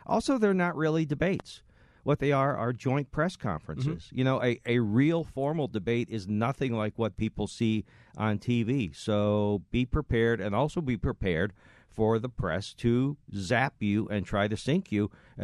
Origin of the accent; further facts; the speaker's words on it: Amsterdam, New York, United States; I grew up upstate. And it's a very Selena Zito kind of town.